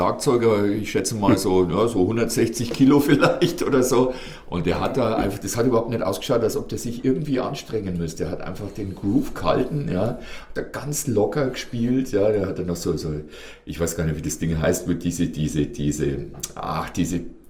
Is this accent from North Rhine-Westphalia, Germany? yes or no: no; Bavaria, Germany; Du kommst ja von woanders, du kommst aus dem Süden, ich komme aus dem Norden Bayerns.